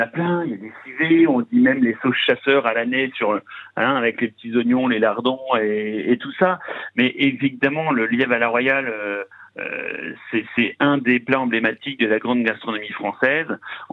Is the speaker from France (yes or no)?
yes; Romorantin-Lanthenay, Centre-Val de Loire, France; born there; né à Romorantin, je vais toujours à Romorantin tous les...